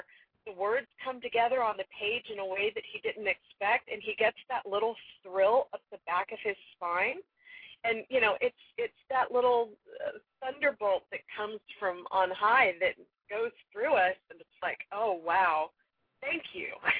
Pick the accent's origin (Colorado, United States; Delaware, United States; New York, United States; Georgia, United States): Colorado, United States; I grew up out in Colorado, kind of in the wilds. We were on a Pikes Peak National Forest. So we're in the woods.